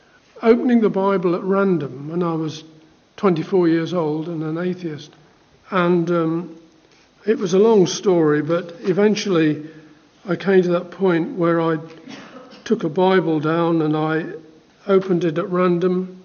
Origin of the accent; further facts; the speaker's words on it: Holbeach Marsh, East Midlands, United Kingdom; born there; I was born in Holbeach Marsh, for those of you who know where that is. And that's real country.